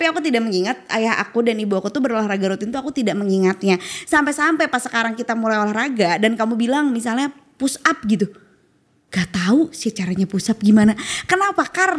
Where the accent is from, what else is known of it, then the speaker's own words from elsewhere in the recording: Bandung, West Java, Indonesia; Kalau di daerah aku tuh ya di ujung Berung tuh banyak banget ya